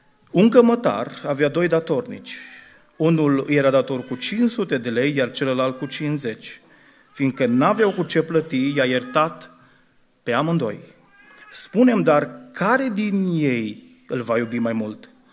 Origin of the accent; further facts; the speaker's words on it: Brădet, Bihor County, Romania; eu sunt născut într-un sat între cam cele două sate, așa, Ferice și Valea de Jos, eu sunt din Brădet. Sunt dintr-o generație mai tânără, și sunt într-un fel un bihorean atipic